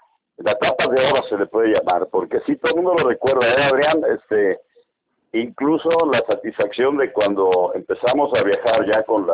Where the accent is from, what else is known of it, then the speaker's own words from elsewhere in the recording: Apatzingán, Michoacán, Mexico; born there; pero nací en Apatzingán